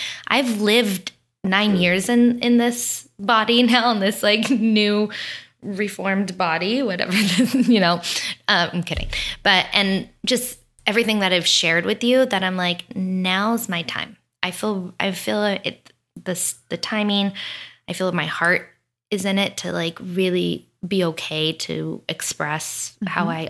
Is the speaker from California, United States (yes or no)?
yes; Oxnard, California, United States; I'm so not from the South at all. I'm from Oxnard, California. I'm a Southern Cali beach girl. And I think I have a twang sometimes, whatever.